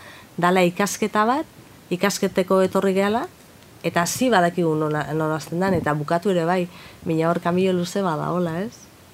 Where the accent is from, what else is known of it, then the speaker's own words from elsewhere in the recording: Getaria, Basque Country, Spain; ni txikian izanean, nire herrian Getaian, herri txiki bat